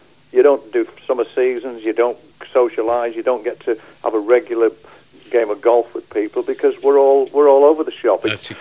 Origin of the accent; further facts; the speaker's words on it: St Helens, North West England, United Kingdom; I am actually a rugby league, born and bred in St Helens